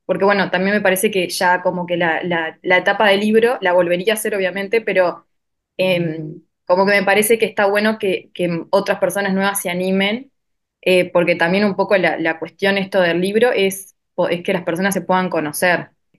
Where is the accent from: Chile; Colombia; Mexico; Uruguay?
Uruguay; interior; moved away; Soy estudiante de la UDELAR hace ya más de 10 años. Me vine del interior en el 2009, fines del 2009, para arrancar en el 2010.